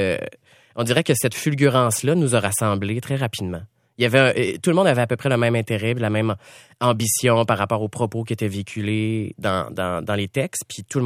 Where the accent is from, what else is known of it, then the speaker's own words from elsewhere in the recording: Sorel, Quebec, Canada; moi je viens de Sorel. Et j'ai failli naître à cette île, mais finalement, la vie a fait que je suis né à Sorel.